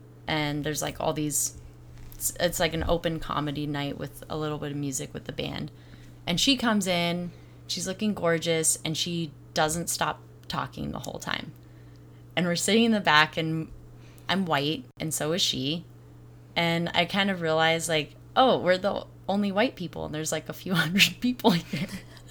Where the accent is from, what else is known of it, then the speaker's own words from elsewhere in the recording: Colorado, United States; I'm from Colorado. I'm the only lesbian within 100 miles.